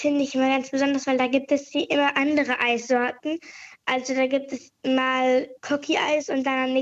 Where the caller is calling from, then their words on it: Kiel, Schleswig-Holstein, Germany; Ich bin 10 Jahre alt und komme aus Kiel.